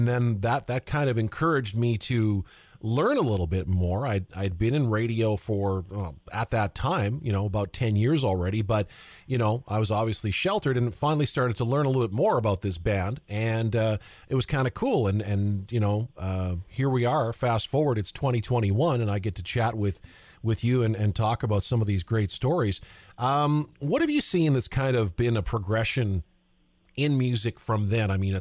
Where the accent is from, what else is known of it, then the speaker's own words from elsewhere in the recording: Flin Flon, Manitoba, Canada; I grew up in Flin Flon.